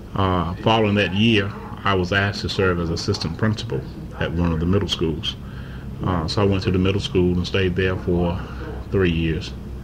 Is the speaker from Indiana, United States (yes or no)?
no; Goldsboro, North Carolina, United States; Okay, I'm originally from Goldsboro, graduated from Dillard High School in 1966